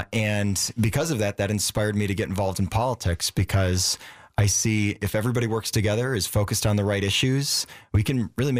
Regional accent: Racine, Wisconsin, United States; So I owe everything to my hometown. You know, growing up in Racine, I had this kind of all-American childhood, little league baseball, product of the public schools

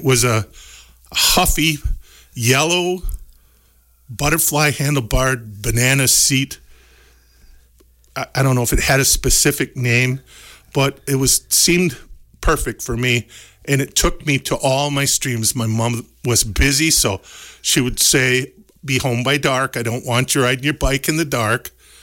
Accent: Gays Mills, Wisconsin, United States; also born or lived in Germany; That was my hometown. Correct. Mm-hmm. Gaze Mills.

